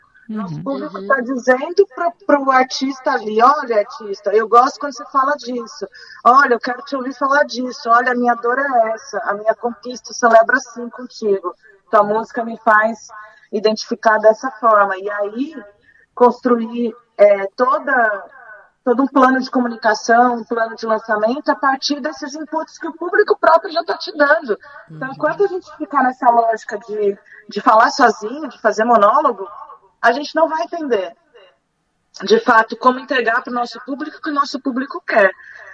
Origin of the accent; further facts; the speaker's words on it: São Paulo, Brazil; born there; Me perdoe aí meu estado natal, São Paulo